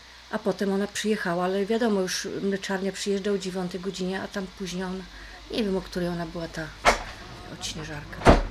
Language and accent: Polish; Dąbrowa Białostocka, Podlaskie Voivodeship, Poland; Ja jestem z Dąbrowy Białostocki, pochodzę.